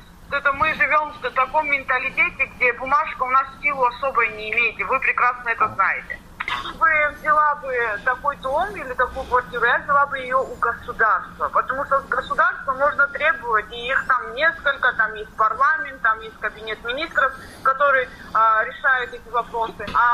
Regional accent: Sukhumi, Abkhazia, Georgia; Я родилась, можно сказать, и выросла в Сухуме. Сухум, я коренной житель города Сухум.

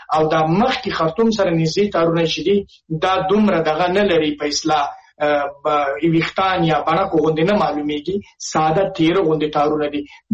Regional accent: Nangarhar, Afghanistan; زه د ننګرهار یم

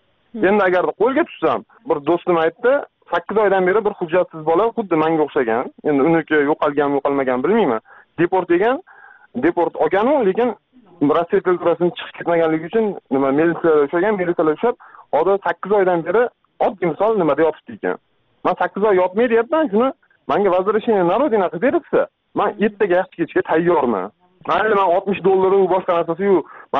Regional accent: Margilan, Fergana Region, Uzbekistan; Marg'ilondanman.

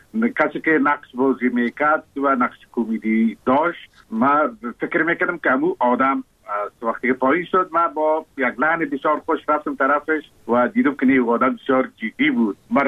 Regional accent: Kabul, Afghanistan; من زاده کابل هستم، در شهر کابل تولد شدیم، در اونجا رشدیم.

